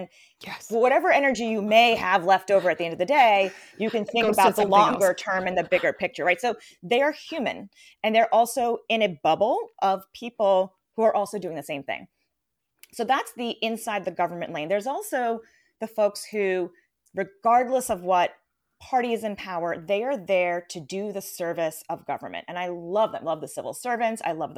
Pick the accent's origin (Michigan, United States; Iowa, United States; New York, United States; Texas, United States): New York, United States; I grew up in New York, came here for an internship.